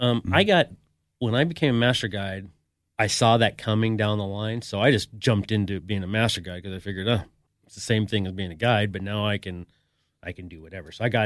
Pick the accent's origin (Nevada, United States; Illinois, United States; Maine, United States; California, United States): Nevada, United States; Reno; So I was born and raised here in Reno. Went to UNR.